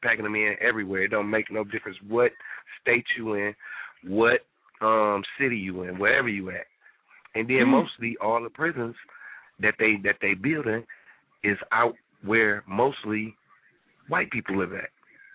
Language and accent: English; Detroit, Michigan, United States; I'm from Detroit, first off. I'm from Detroit, Michigan, and like I said, I've been to prison before